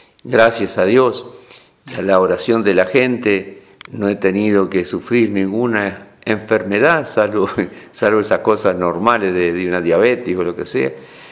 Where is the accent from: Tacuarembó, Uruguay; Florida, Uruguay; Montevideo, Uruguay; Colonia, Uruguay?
Colonia, Uruguay; Rosario; toda una larga historia de niño en Rosario, en la parroquia de Rosario, a cual yo les digo siempre, le debo mi crecimiento en la fe.